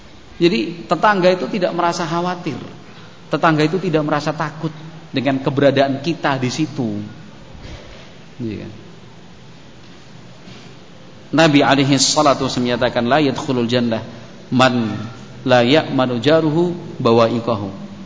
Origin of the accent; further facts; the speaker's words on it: Cawas, Central Java, Indonesia; Saya aslinya Cawas. Cawas itu Klaten, Jawa Tengah.